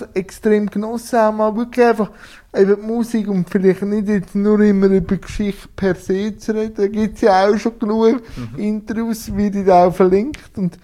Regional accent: Lucerne, Switzerland; Fasnacht als Luzerner ist es auch.

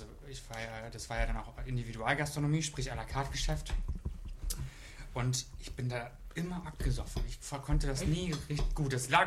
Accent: Brandenburg, Germany; Ich komme aus dem tiefsten Brandenburg. Und Frankfurt-Oder ist ja noch näher an der polnischen Grenze als mein Heimatort.

